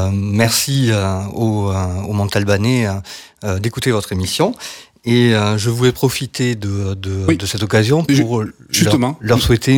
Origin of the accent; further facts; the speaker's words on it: Moissac, Occitanie, France; born there; C'est une ville, bien que n'y étant pas né, je suis né à Moissac.